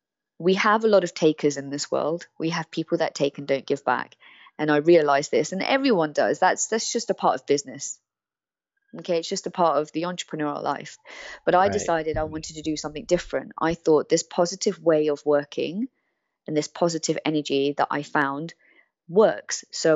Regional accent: China; From my accent, you won't know, but I'm Chinese, and my parents were very focused on me doing academia, which I did.

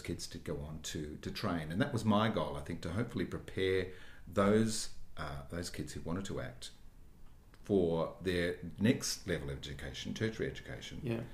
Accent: Victoria, Australia; now in Sydney, Australia; I'm a Victorian. I grew up in Victoria and I adore Melbourne. But I live in Sydney for a reason, I think.

